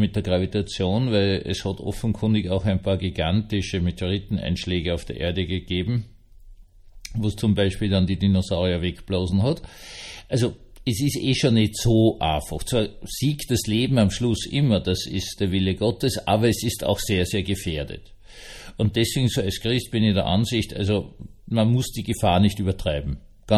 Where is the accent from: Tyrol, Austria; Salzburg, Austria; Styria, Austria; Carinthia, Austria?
Salzburg, Austria; Bischofshofen; in meiner alten Heimat habe ich geschaut, Schneehöhe in Bischofshofen